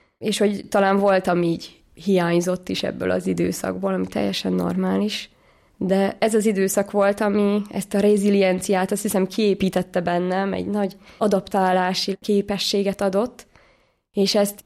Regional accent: Zala, Hungary; családban nőttem föl, 5 vagyunk testvérek, egyedüli lány vagyok. Zalában nőttem föl

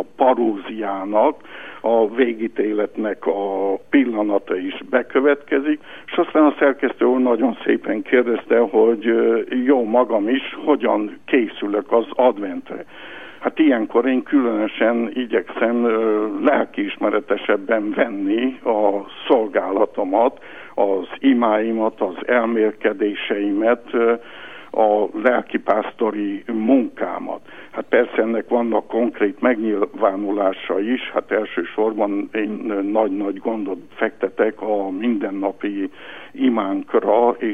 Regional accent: Turulung, Satu Mare County, Romania; villanyáram még akkor nem volt a szülőfalumban, Túrterebesen

